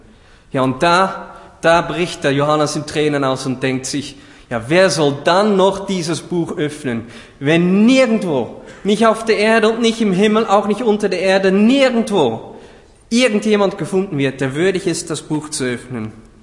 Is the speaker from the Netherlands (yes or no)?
yes; Netherlands